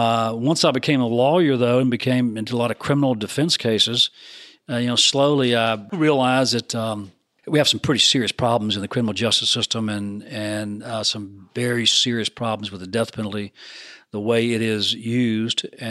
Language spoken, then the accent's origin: English; Deep South, United States; Growing up in the Deep South as a Southern Baptist, that eye for an eye, that kind of stuff